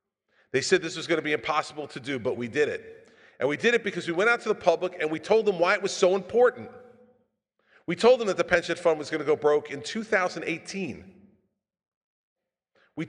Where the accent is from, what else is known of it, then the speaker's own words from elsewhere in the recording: New Jersey, United States; But I'm from New Jersey, so.